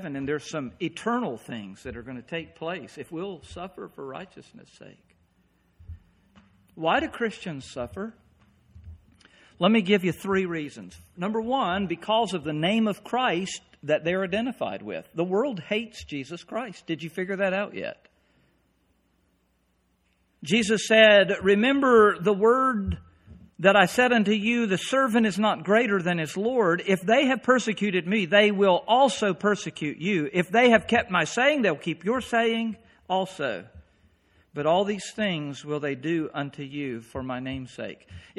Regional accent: United States; Right now, I don't have any peace about being an American. I'm glad I'm here.

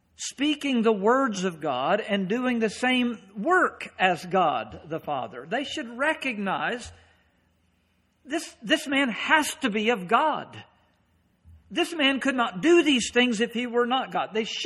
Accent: the South, United States; accent: southern drawl; Maybe by some of the southern drawl that you hear occasionally in my speech, because I grew up in the South

